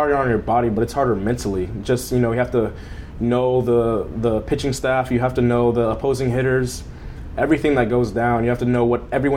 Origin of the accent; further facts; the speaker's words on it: Long Beach, California, United States; now in Corona, United States; I grew up in Long Beach, and now I live in Corona, California, so it's Riverside County, but I know Long Beach is more known, and that's where I was born, so.